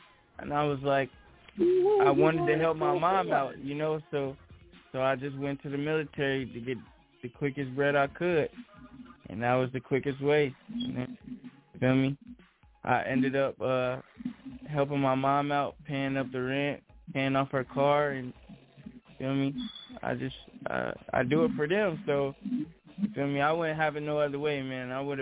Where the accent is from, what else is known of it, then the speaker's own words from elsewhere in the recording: High Point, North Carolina, United States; moved away as an adult; Well, I'm from High Point, North Carolina. I moved to Cali when I joined the military.